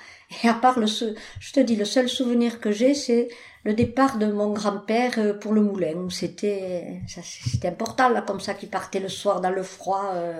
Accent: Villeneuve-la-Comtale, Occitanie, France; je suis née en 1941 à Villeneuve-la-Comtale. J'habitais à Villeneuve, donc avec mes parents, Place Carnot, avec mes parents et mes grands-parents paternels, Place Carnot.

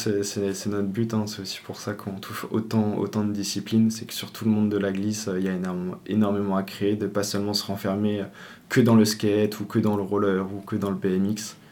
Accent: Pau, Nouvelle-Aquitaine, France; moi personnellement, là, je viens de Pau.

